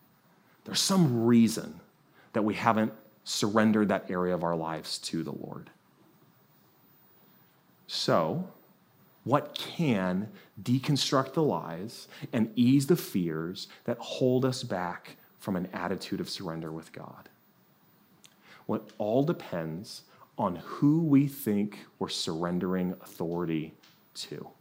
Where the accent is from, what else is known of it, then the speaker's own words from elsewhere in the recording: United States; the only way for me as an American to really understand my Salvadorian brothers and sisters